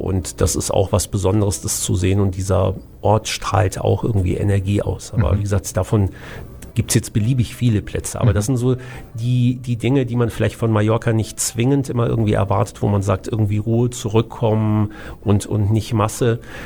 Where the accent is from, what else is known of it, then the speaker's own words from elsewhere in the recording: Düsseldorf, North Rhine-Westphalia, Germany; Natürlich, also mein Zuhause, meine Heimat ist immer Düsseldorf.